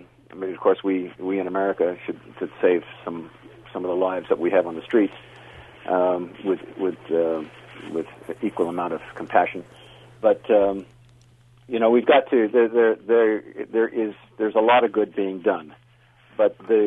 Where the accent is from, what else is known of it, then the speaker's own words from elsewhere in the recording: United States; I mean, as an American working for a neutral release agency, I was a neutral